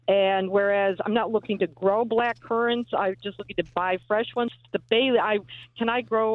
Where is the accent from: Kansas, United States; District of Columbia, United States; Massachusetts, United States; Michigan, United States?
Massachusetts, United States; Pittsfield; I'm from Pittsfield, Mass, but yeah.